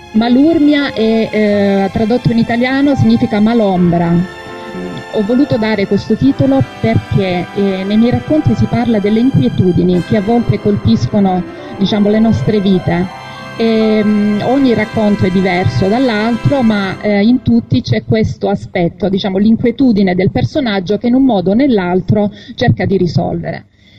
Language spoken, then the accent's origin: Italian; Apulia, Italy; Sono salentina, abito in un piccolo paesino a sud di Gallipoli, per cui vivo in un paese di mare, esattamente come questo